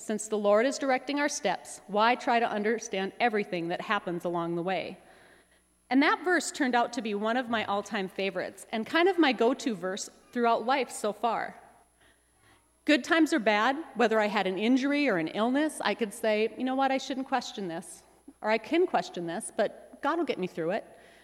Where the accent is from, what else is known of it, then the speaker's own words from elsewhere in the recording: Driscoll, North Dakota, United States; As Pastor Steve said, my faith really began in a small town. I grew up in Grace Lutheran Church in Driscoll, North Dakota, just east of here. And like many small town kids, going to church and the church life became my social life.